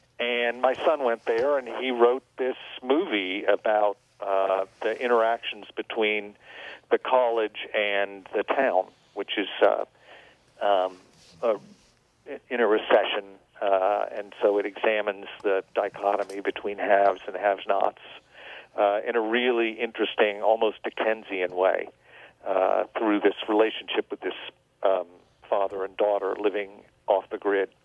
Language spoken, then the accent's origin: English; Tulsa, Oklahoma, United States; Tulsa, Oklahoma.